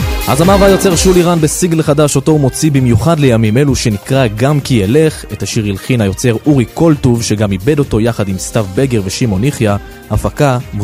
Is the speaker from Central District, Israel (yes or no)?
yes; Modi'in, Central District, Israel; אני מאזור מודיעין, הגעתי לפה.